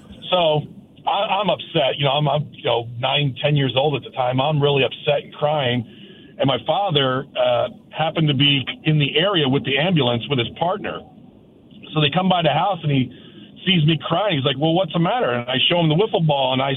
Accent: New Jersey, United States; So I grew up in North Jersey back in the 80s.

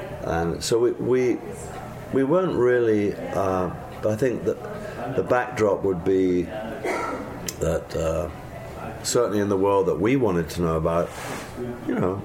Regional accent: England, United Kingdom; We as young English lads were very unfairly, I think, oh, don't go out in the street in New York, you're going to get mugged.

